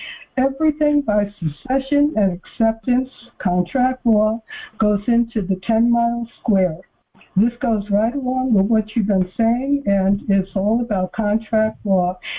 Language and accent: English; Northeast, United States; But I was raised up here in the Northeast.